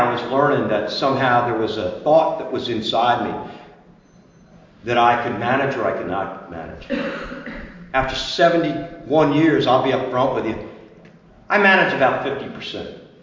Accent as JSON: {"language": "English", "region": "New Jersey", "country": "United States", "tie": "born or raised there", "said": "I grew up in Island, New Jersey, okay? We went to the First Presbyterian Church of Island."}